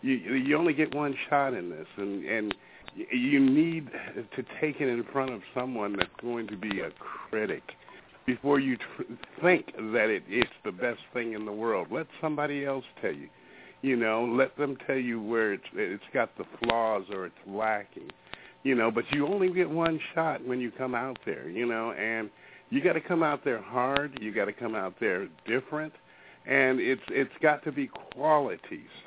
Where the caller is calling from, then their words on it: Washington, United States; I'm calling in from Washington State. I'm up here by Seattle, Washington.